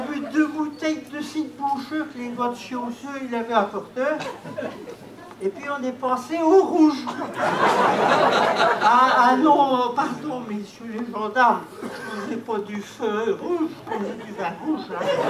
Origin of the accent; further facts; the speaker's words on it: Brest, Brittany, France; Nous, on est de Brest, pourquoi? Ah ben, Brest, ben.